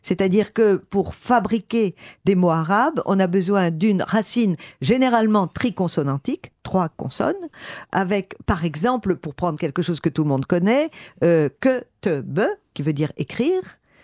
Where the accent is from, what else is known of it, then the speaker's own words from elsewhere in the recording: Tunisia; moi, je suis née en Tunisie. Et donc, j'ai entendu l'arabe toute mon enfance